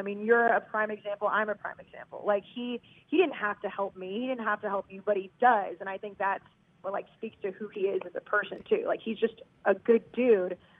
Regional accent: Texas, United States; Some people still didn't like me because I was from Texas, but like I said, I've fallen in love with Boston.

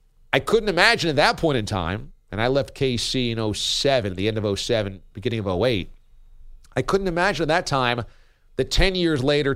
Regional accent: Oakland, California, United States; I'm competitive. I'm from Oakland.

